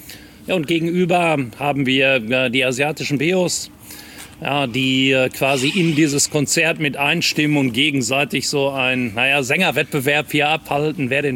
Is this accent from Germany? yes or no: yes; Bochum, North Rhine-Westphalia, Germany; ich bin gebürtiger Bochumer, ja, bin tatsächlich gesehen bis auf 2 Jahre, die ich studienmäßig gesehen mal in der wunderschönen Stadt Regensburg in Bayern verbracht habe, war ich die größten Teile meines Lebens auch tatsächlich hier in Bochum.